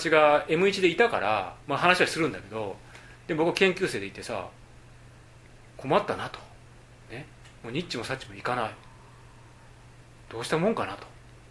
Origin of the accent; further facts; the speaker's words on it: Kansai, Japan; now in Tokyo, Japan; 東京来た時もそうだし、僕もともと関西出身だからね